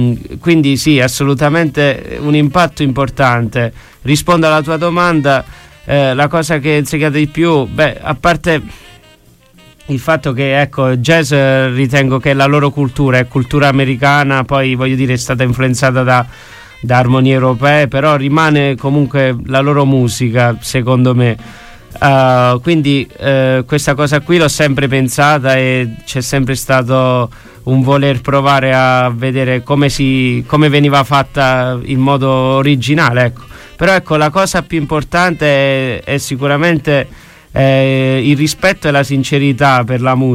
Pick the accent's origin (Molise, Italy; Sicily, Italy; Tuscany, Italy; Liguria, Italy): Molise, Italy; now in Rome, Italy; E geograficamente vengo dal Molise, la regione cosiddetta che non esiste, ma in realtà esiste.